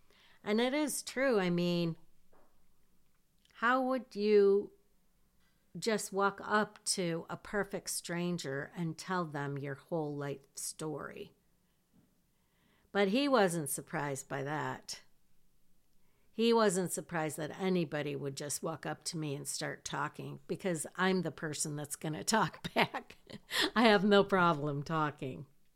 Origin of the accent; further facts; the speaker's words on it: Michigan, United States; And we told her we were from Michigan.